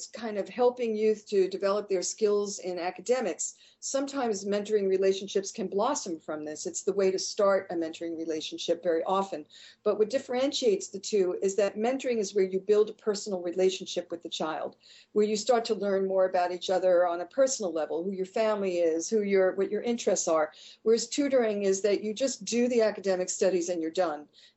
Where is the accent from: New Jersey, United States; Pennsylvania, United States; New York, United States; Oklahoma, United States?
New York, United States; Long Island; now in Los Angeles, United States; I'm originally from Long Island in New York, but when I've lived in LA for over 30 years